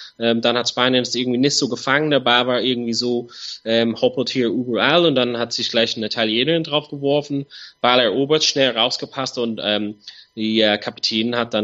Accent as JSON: {"language": "German", "country": "Ireland", "said": "Aber für dieses WM natürlich als Ire fand ich sehr, sehr schade, die Leistung von den Iren."}